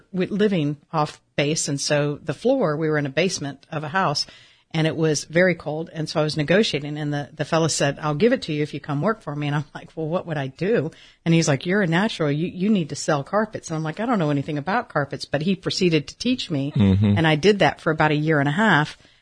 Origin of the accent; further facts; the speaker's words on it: St. Augustine, Florida, United States; also born or lived in Gainesville, Florida / DeLand, Florida; I was born in Gainesville and grew up in St. Augustine, okay. And then later years in DeLand, Florida.